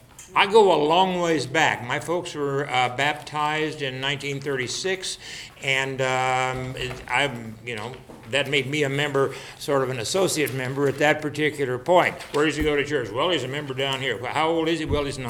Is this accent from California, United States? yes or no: no; Indiana, United States; because I grew up in Indiana or because I have a couple of degrees in music.